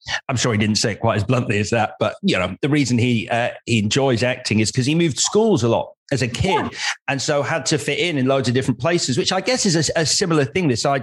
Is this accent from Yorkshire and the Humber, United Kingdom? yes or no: yes; Leeds, Yorkshire and the Humber, United Kingdom; So I'm from Leeds originally.